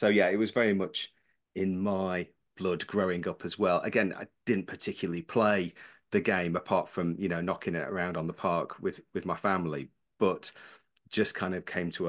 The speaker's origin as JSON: {"language": "English", "region": "North West England", "country": "United Kingdom", "tie": "born or raised there", "said": "So, yeah, I was brought up in Lancashire."}